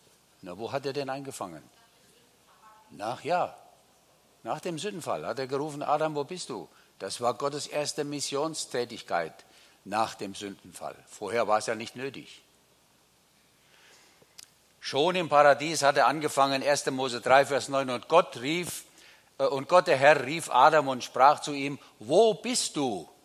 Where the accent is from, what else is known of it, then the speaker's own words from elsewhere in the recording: Kandern, Baden-Württemberg, Germany; Ich komme hier aus Kandern.